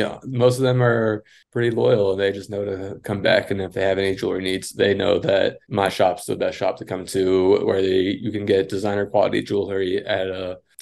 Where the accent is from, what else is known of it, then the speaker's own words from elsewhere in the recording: Dallas, Texas, United States; I am from Dallas, Texas.